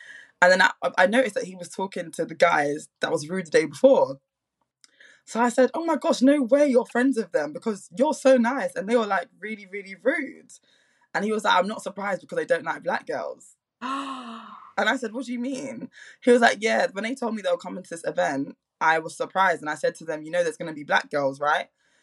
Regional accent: Jamaica; accent: British; because I'm obviously not from England. Yeah, I know you guys are probably wondering, this accent sounds British. Now I was born and bred in Jamaica and I'll be returning back.

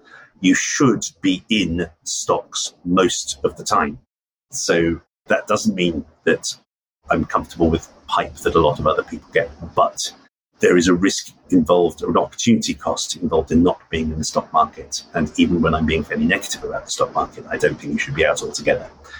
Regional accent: Lewes, South East England, United Kingdom; Lewis Football Club, where I was brought up in Lewis

